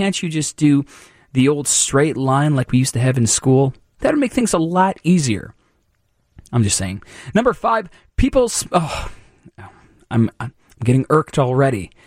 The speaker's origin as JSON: {"language": "English", "town": "McHenry", "region": "Illinois", "country": "United States", "tie": "born or raised there", "lives_now": "Chicago, United States", "said": "needs to walk down Michigan Avenue every single day to get to work here in Chicago, and when I was growing up in McHenry"}